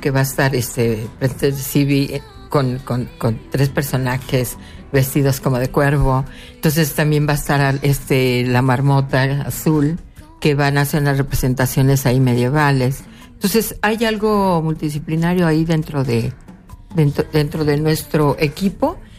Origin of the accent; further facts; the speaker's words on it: Coyoacán, Mexico City, Mexico; Sí, yo soy de Coyoacán, es un pueblito y lo cierran temprano, igual que San Ángel.